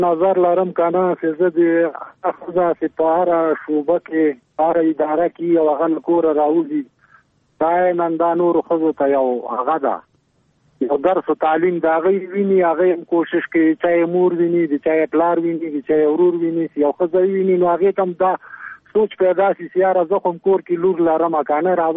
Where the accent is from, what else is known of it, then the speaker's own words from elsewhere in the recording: Laghman, Afghanistan; هلته په لغمان کې زه اصلي د لغمان یمه